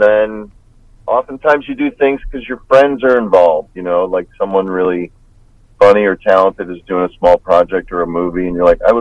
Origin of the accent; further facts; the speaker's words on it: Chicago, Illinois, United States; I guess I grew up on the South Side, so that's typically the Sox area.